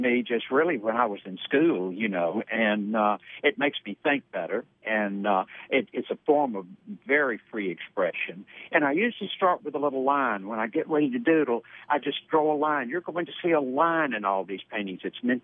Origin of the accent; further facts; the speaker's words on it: Columbus, Mississippi, United States; also born or lived in Fulton, Kentucky; I grew up in Mississippi, Columbus, Mississippi. Great place to grow up. And actually originally from Fulton, Kentucky. So I'm back home.